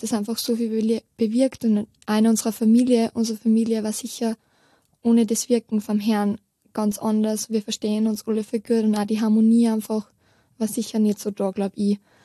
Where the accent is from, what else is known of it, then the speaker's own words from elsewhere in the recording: Upper Austria, Austria; Ich komme aus der Nähe von Steyr und ich werde bald 18